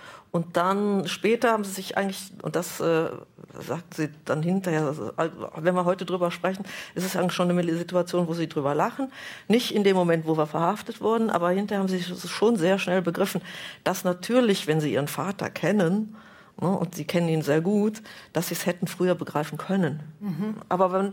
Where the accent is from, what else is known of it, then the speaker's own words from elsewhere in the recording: Rhineland, Germany; ich bin ja Rheinländerin. Und wir Rheinländer gehen mit den Dingen sowieso etwas leichter um als andere.